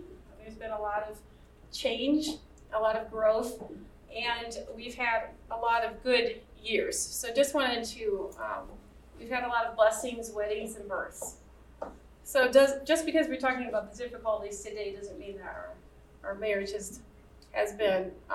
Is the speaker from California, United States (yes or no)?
no; Ripon, Ohio, United States; this is our wedding day, and I was from Ripon, Ohio.